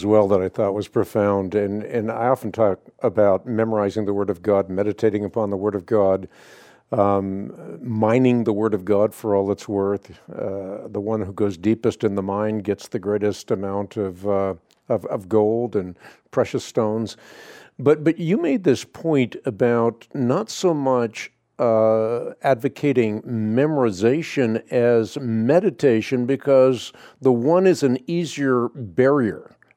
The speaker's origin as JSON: {"language": "English", "country": "Netherlands", "second_language": "English", "moved": "yes", "said": "I'm Dutch. I was born in Holland, and when I go back to Holland, I just feel happy."}